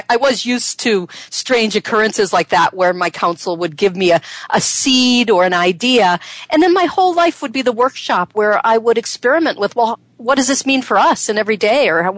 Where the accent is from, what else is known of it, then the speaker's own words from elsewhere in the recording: Michigan, United States; because I'm from Michigan and we didn't do things like that then there